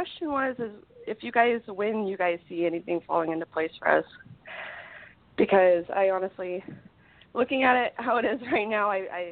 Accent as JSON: {"language": "English", "region": "California", "country": "United States", "said": "Oh, sorry. … I'm from California."}